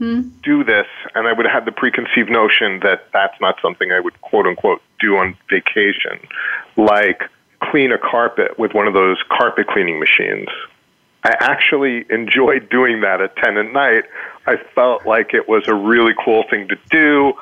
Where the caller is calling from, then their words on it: New York City, New York, United States; I'm calling from New York in my office, New York City.